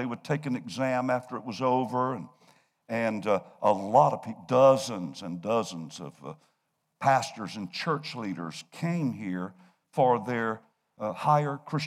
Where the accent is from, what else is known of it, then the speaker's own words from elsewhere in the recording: Florence, United States; born there; he was pastoring in Florence when I was born in Florence.